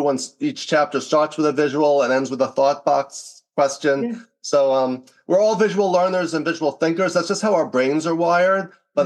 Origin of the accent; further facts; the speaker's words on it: New York, United States; now in Los Angeles, United States; So I grew up in New York and I worked in advertising for a year. But then I moved to LA and Hollywood, and I worked in a number of different jobs in TV production, casting.